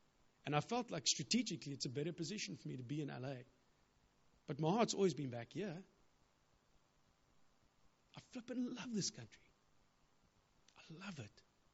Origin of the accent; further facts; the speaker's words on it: South Africa; I'm a kippie from South Africa.